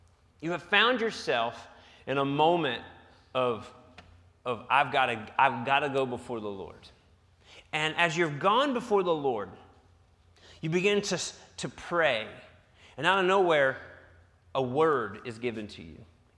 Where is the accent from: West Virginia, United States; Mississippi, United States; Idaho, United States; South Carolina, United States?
West Virginia, United States; I'm a hillbilly from West Virginia.